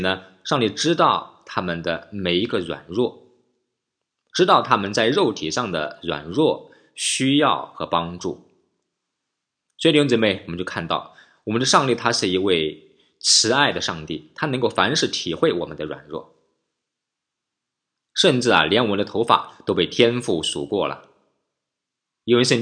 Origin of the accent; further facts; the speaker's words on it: China; 因为我们中国人流传啊